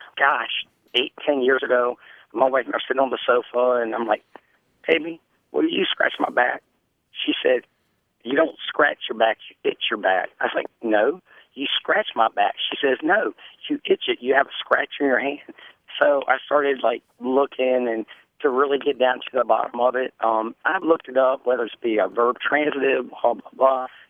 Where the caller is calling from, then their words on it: Harrisonburg, Virginia, United States; Harrisonburg, Virginia.